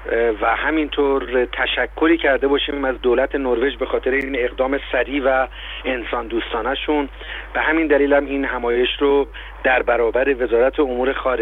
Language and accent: Persian; Iran; هممون دیگه در این شرایط بسیار حساس کشورمون به عنوان یک ایرانی